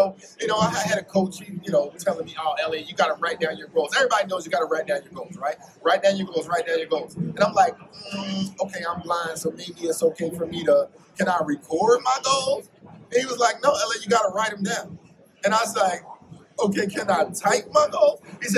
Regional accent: Philadelphia, Pennsylvania, United States; I come from North Philly, right? Not North Philly, North Philly, okay? It's not the prettiest section of town, right?

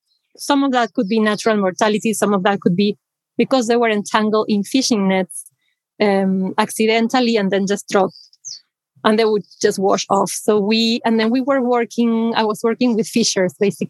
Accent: Argentina; English is a second language; Yes, I'm originally from Argentina in South America, in the south of the Americas, and I studied there biology in the University of Buenos Aires.

